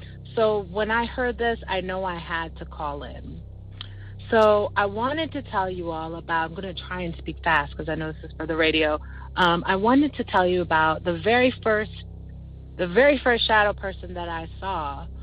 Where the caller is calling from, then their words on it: Silver Spring, Maryland, United States; I'm calling from Silver Spring, Maryland.